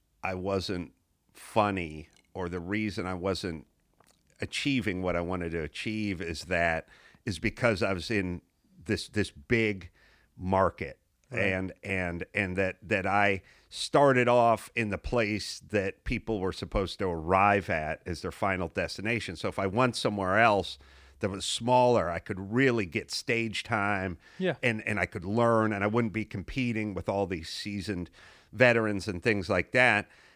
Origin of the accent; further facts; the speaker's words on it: North Hollywood, California, United States; No, I grew up in North Hollywood, but it was a, you know, million miles away from Hollywood.